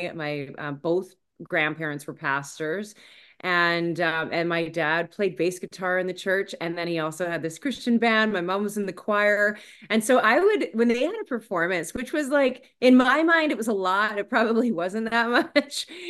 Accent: Abbotsford, British Columbia, Canada; Born and raised in Abbotsford, went to a ton of schools out there.

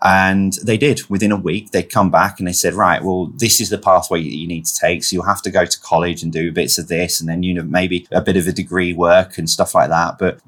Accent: London, United Kingdom; I'm from South London

